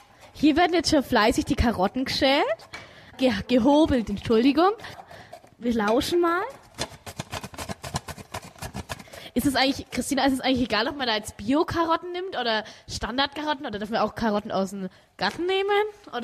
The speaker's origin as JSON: {"language": "German", "country": "Germany", "said": "Und ich komme ja aus Deutschland und würde gerne ihre Esskultur kennenlernen."}